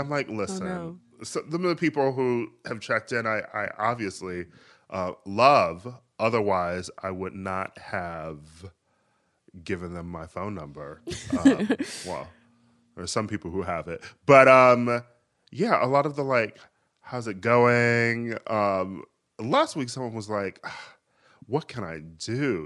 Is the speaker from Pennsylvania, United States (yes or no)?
no; Wisconsin, United States; I will, of course, be picking my home state of Wisconsin.